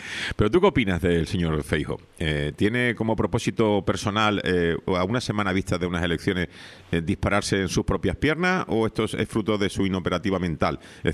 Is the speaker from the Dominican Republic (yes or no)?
no; Spain; no soy un, y no más soy un español extraordinario ni un chaquetero